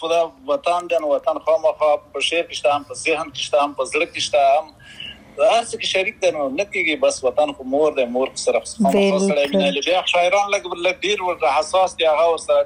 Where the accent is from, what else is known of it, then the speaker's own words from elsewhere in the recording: Paktia, Afghanistan; now in United Arab Emirates; زه خو خپل د پکتیا دی